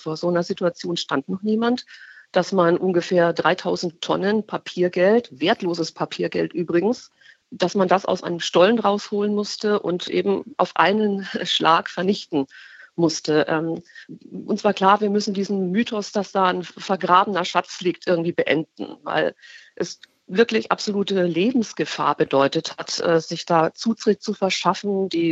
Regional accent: Bavaria, Germany; Ich selbst habe eine Westbiografie. Ich bin im Zonenrandgebiet aufgewachsen, auf bayerischer Seite.

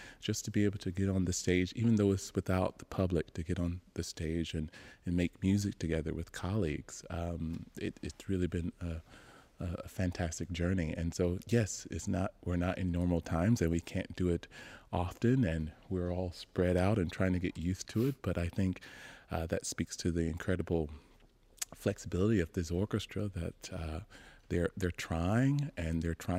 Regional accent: the South, United States; And I'm from the South, and this piece really evokes the everyday life of a child in the South

